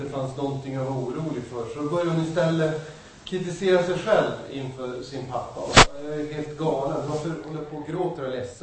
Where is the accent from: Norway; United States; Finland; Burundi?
United States; Swedish is a second language; now in Sweden; Jag känner att jag är amerikan, jag är främmande i någon mån